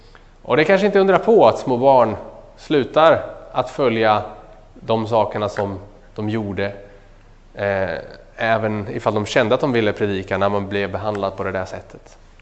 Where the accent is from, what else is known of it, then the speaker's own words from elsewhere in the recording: Örebro County, Sweden; Det här är förresten en bild från mina hemtrakter utanför Örebro